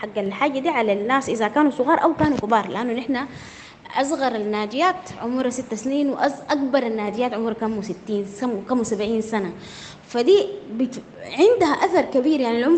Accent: Sudan; نحن المجتمع المدني عندنا في السودان ضعيف جدا

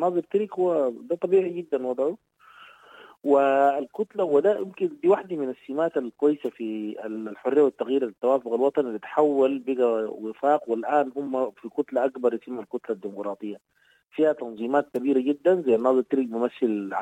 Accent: Sudan; نحن كمواطنين سودانيين

